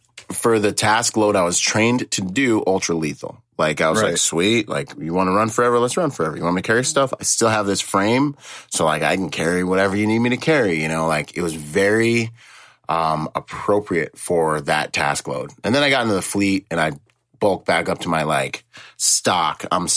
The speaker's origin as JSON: {"language": "English", "region": "Washington", "country": "United States", "tie": "born or raised there", "said": "so I grew up in Washington State. I go visit my dad in the Bahamas, in Nassau, Bahamas during the summer."}